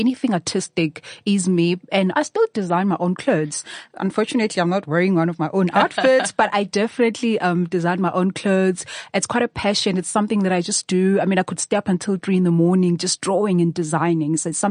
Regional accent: Durban, KwaZulu-Natal, South Africa; now in Johannesburg, South Africa; I was born and raised in Durban.

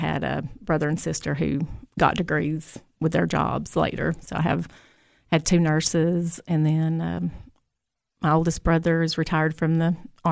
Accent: Tennessee, United States; Okay, well, I grew up on a farm in Overton County. It's near the Putnam County line, Thorn Gap community.

